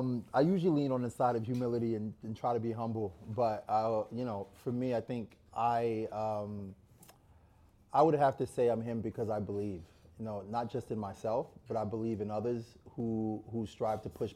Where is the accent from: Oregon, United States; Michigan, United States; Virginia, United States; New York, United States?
New York, United States; Brooklyn; I grew up in Brooklyn, so I'm a kid from Brownsville.